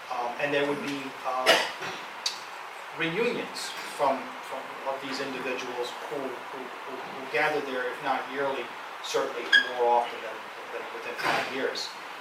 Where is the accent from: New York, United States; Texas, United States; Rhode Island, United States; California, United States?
Rhode Island, United States; But what I did find growing up in Rhode Island